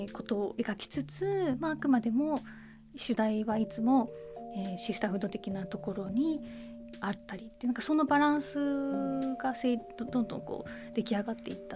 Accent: Toyama, Japan; 自分が富山県っていう地方都市に生まれ育ったってことの2点が

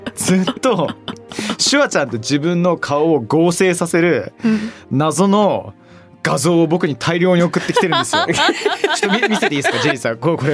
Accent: United Kingdom; やっぱりその父親がイギリス人でイギリスで育った僕からすると

